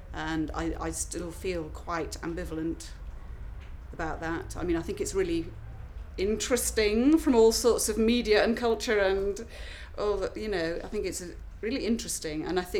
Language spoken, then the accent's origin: English; Hull, Yorkshire and the Humber, United Kingdom; My age is 44 and I am from Hull. I live in Hull.